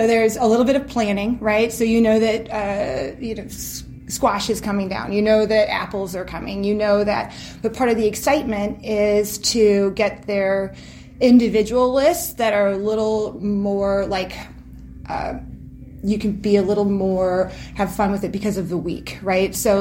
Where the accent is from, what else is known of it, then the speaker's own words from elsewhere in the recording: St. Louis, Missouri, United States; So I'm originally from St. Louis. We've been Midwesterners for a long time.